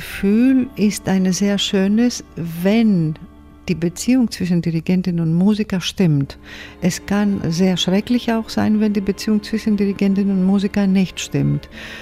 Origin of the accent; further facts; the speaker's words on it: Athens, Attica, Greece; German is a second language; Ich bin in Athen aufgewachsen, in einer sehr großen Familie.